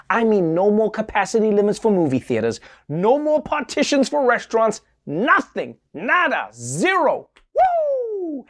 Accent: New York, United States; And as a New Yorker, I'm furious about the tables no longer being 6 feet apart.

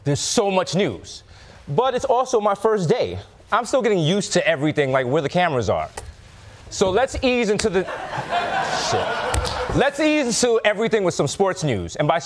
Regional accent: New York City, New York, United States; I'm so excited to be back in my hometown, New York City.

